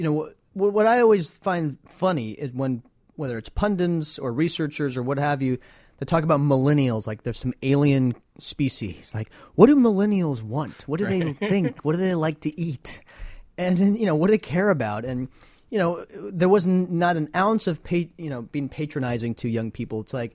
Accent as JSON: {"language": "English", "region": "Arizona", "country": "United States", "tie": "born or raised there", "said": "I grew up in Arizona."}